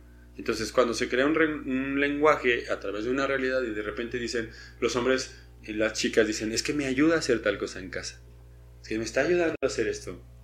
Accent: Mexico; en mi concepción así como hombre mexicano

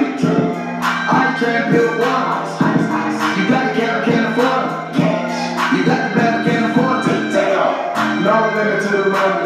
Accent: London, United Kingdom; I'm from England, the United Kingdom, English bit, and I am also from London, London town. So, well, city, sorry.

